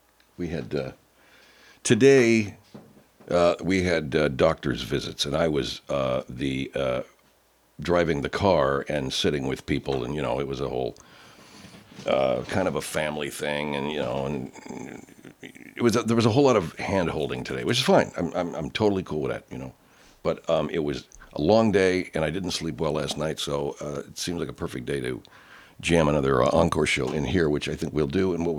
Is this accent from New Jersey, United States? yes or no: no; Arcadia, California, United States; Invasion of the Body Snatchers was filmed in part in my old town of Sierra Madre, north of my hometown of Arcadia.